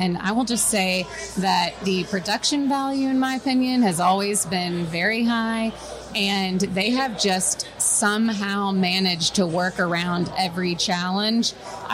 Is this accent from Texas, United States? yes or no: yes; Texas, United States; We're from Texas.